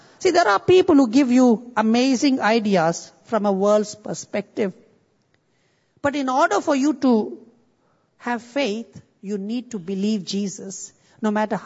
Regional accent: India; I want to tell you, I come from India.

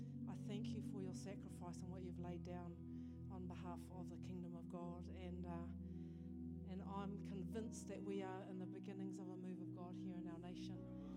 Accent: Taranaki, New Zealand; now in Tauranga, New Zealand; I now belong to Tauranga Moana, but I'm originally from Taranaki, so it's great to be here.

